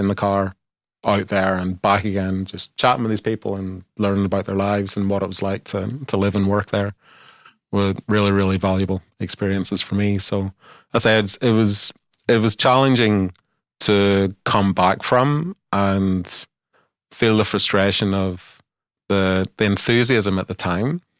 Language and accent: English; Northern Ireland, United Kingdom; that I wasn't Australian, that I'm actually Northern Irish and have these British connections